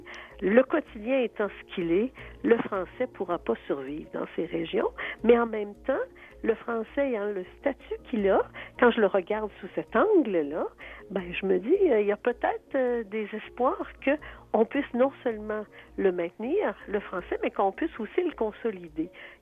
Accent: Quebec City, Quebec, Canada; born there; Moi, je suis née à Québec, une ville entièrement française où on ne rencontrait jamais, sauf quand il s'agissait de touristes, on ne rencontrait jamais de personnes qui s'exprimaient en anglais.

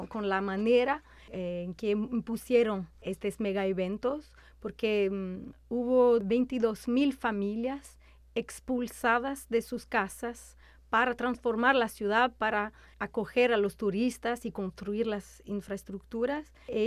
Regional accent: Quebec City, Quebec, Canada; Spanish is a second language; now in Brazil; soy de Quebec, de la ciudad de Quebec, pero hace 12 años que vengo y vuelvo entre Quebec y Brasil. Desde el 2006, la primera vez me fui a Río para estudiar

